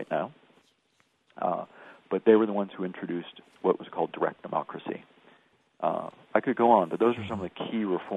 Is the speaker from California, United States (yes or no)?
yes; California, United States; I'm from California